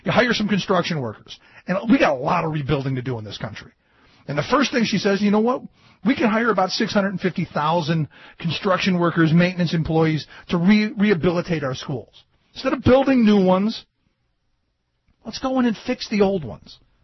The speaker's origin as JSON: {"language": "English", "town": "Cleveland", "region": "Ohio", "country": "United States", "tie": "born or raised there", "said": "You know, I grew up in Cleveland, home of the Clean Air and Water Act, especially the water side of it."}